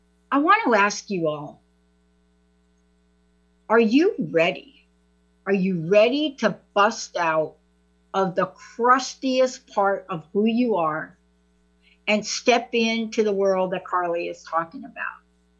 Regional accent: East Coast, United States; now in Seattle, United States; Well, we live in Seattle. That's it. Yeah, of course, I'm from the East Coast, and you all know that.

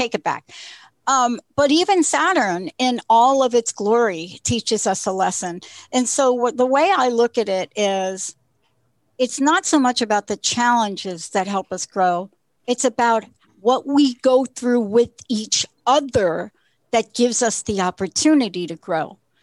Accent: New York, United States; And for me, I'm from New York, so it's going to be all street smart pivoting.

